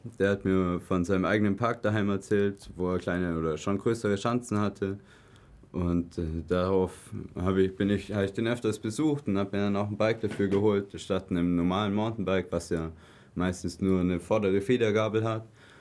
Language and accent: German; Füssen, Bavaria, Germany; now in Blaubeuren, Germany; Nee, ich komme ursprünglich aus Füssen und lebe jetzt seit 10 Jahren in Blaubeuren.